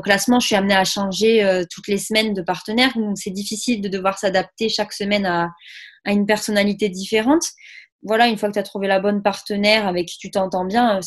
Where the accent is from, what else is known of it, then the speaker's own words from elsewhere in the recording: Saint-Gaudens, Occitanie, France; C'était chez moi à Saint-Gaudens.